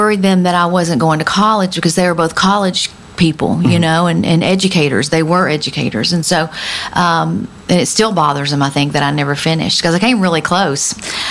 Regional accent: Texas, United States; I grew up in East Texas listening to hardcore country music

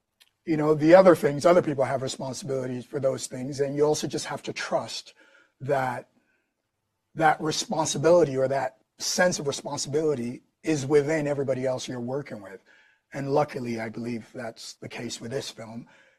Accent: New York City, New York, United States; working and growing up in New York City and studying, you know, acting and whatnot.

